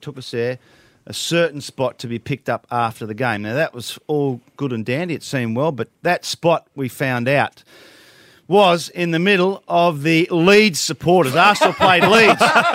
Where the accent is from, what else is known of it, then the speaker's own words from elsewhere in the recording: Australia; being an Australian